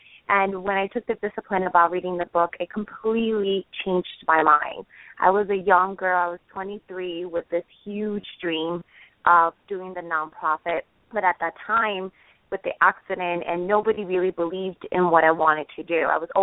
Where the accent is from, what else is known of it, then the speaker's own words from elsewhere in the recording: New Jersey, United States; I had just suffered a major accident, so I had to come back to my hometown of New Jersey.